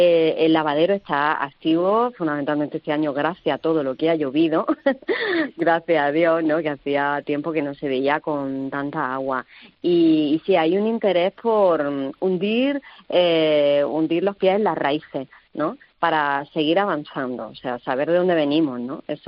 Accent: Almería, Andalusia, Spain; now in Almócita, Spain; Yo vengo a vivir a Almocita hace 2 años, yo soy de Almería Capital, soy periodista

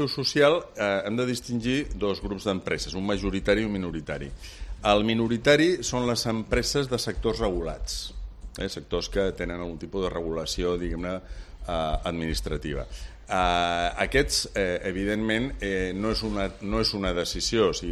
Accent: Barcelona, Catalonia, Spain; born there; jo vaig néixer a Barcelona

